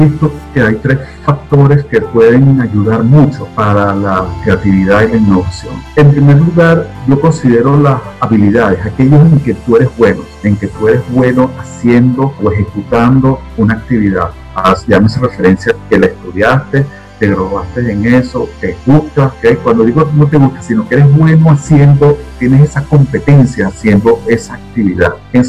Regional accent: Venezuela; moved away as an adult; muchos de nosotros venezolanos, cuando hemos emigrado con el nivel que salimos de Venezuela de con un posgrado, brillamos, somos brillantes.

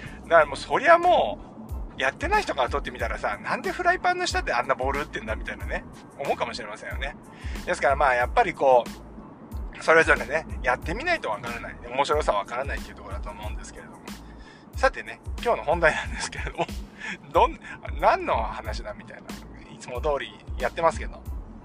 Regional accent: Kujūkuri, Chiba, Japan; 僕ほら九十九里の方のさ出身なんですよね。九十九里浜ってあるじゃないですか、千葉県にね。九十九里浜ですよね、外房とか言われてるところですよね。

